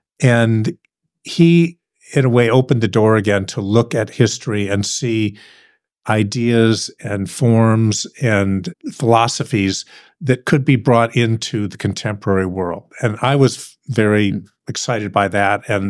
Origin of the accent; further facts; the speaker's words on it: Cleveland, Ohio, United States; I grew up in Cleveland, Ohio.